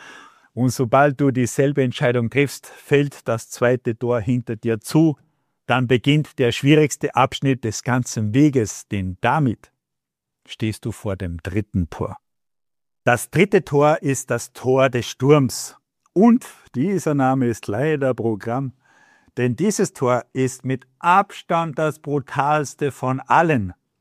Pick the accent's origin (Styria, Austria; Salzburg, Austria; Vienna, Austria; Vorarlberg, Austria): Salzburg, Austria; born there; Wer schon einmal in meiner Geburtsstadt war, kennt es vielleicht. Das ist so etwas wie das Hofbräuhaus von Salzburg.